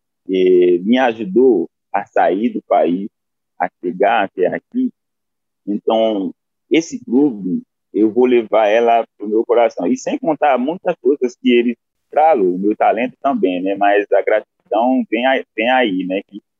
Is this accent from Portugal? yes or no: no; Haiti; Portuguese is a second language; now in Brazil; todos os haitianos sintam para ver uma postura dessa, né? Uma coisa dessa. Enquanto eu estou aqui no Brasil